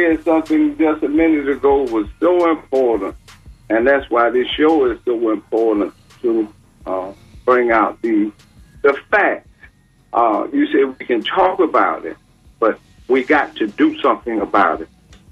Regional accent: Tampa, Florida, United States; and I'm from Tampa

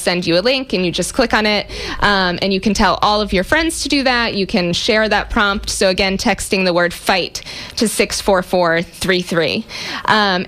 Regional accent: Florida, United States; he was born in Boston, but we're from Florida.

